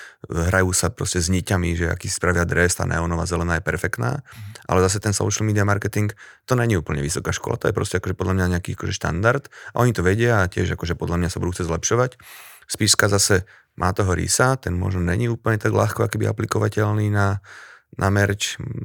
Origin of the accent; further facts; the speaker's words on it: Záhorie, Slovakia; ja som Záhorák